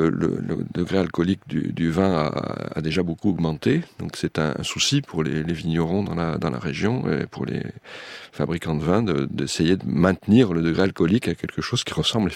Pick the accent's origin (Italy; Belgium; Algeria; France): France; Bordeaux, Nouvelle-Aquitaine; moi je suis bordelais d'origine